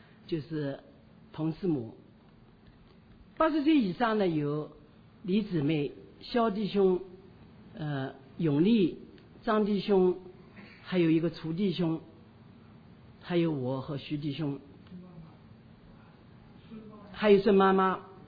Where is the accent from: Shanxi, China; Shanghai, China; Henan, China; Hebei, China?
Shanghai, China; 徐弟兄和我是上海来的